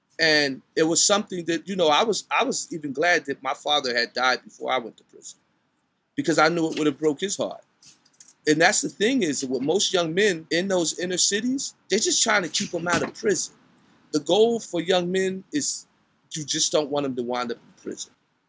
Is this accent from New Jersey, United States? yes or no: yes; Piscataway, New Jersey, United States; also born or lived in New Brunswick, New Jersey; so I was born in New Brunswick, but my eyes opened to Piscataway, you know, very quickly. It was a nice, pristine suburban space.